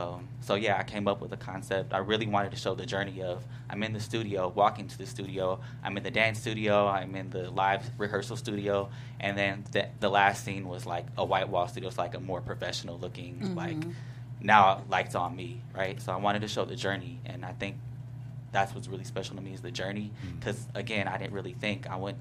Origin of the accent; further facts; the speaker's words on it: California, United States; Oh, from California.